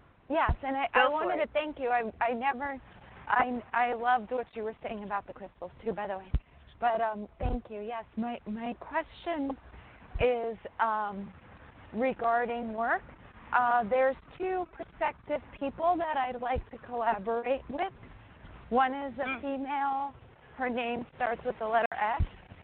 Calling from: New York, United States; Yeah. I'm in New York.

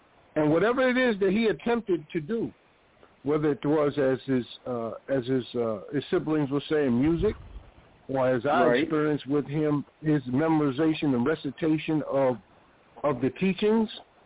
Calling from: Houston, Texas, United States; I'm calling from Houston, Texas.

